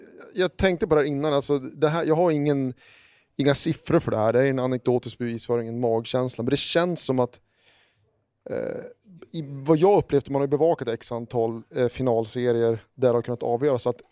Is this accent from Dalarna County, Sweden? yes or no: no; Örnsköldsvik, Västernorrland County, Sweden; Jag är från Övik